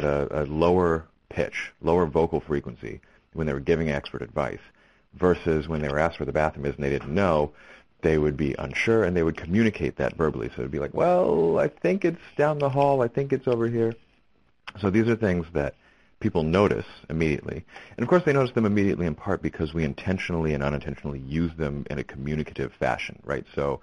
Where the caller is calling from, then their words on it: Manhattan, New York, United States; I'm calling in from Manhattan